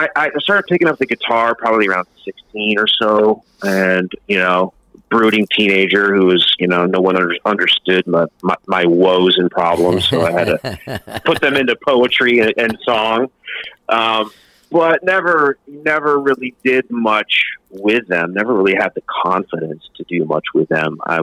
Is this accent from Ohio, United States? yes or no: no; New York, United States; I grew up in New York. I grew up in upstate New York, about around Albany, about 2 hours north of the city.